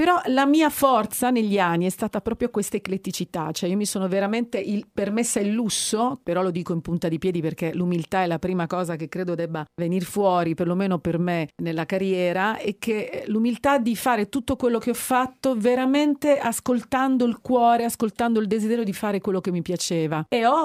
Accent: Taranto, Apulia, Italy; now in Milan, Italy; pur essendo innamoratissima della mia terra, della mia Taranto, di Lecce, della mia casa che è la Puglia.

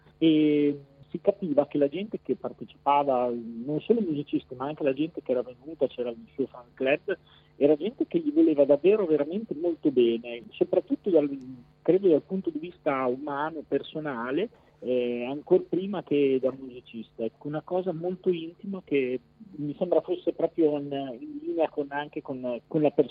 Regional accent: Modena, Emilia-Romagna, Italy; E visto che noi siamo di Modena, abbiamo preferito dare spazio a una canzone che fosse in dialetto

